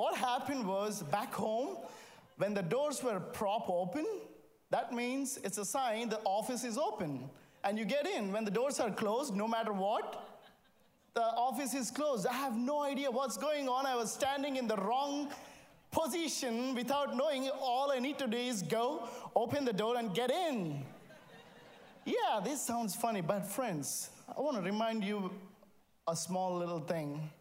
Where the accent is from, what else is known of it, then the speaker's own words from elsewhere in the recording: India; now in United States; I'm from India, and I came to the United States for the first time in January, and that too to Kentucky.